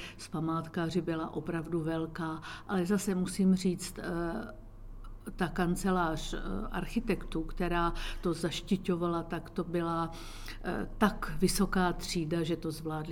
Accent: Kyjov, South Moravian Region, Czechia; now in Jirkov, Czechia; celá rodina pocházíme od Kyjova z takové malinké vesničky

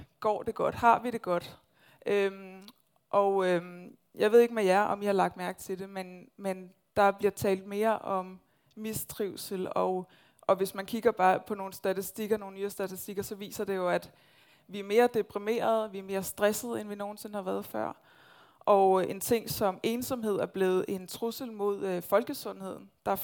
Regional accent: Copenhagen, Capital Region of Denmark, Denmark; Og nu er det også bare helt vildt dejligt at være tilbage i København. Vi er totalt københavner

